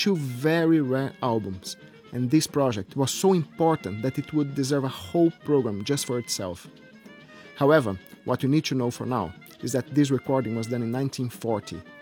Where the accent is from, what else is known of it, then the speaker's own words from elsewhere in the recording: Curitiba, Paraná, Brazil; English is a second language; When I was in Brazil for Christmas last year, for example, I was watching a shoto group in my hometown, Curitiba, when they started playing this.